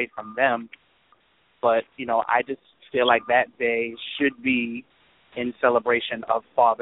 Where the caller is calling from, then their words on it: Brooklyn, New York, United States; Good evening. … calling from Brooklyn, New York.